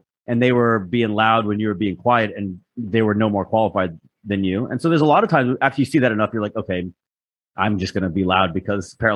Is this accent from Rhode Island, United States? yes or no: yes; Rhode Island, United States; I'm from Rhode Island. You know, that little Boston, you know, New York City.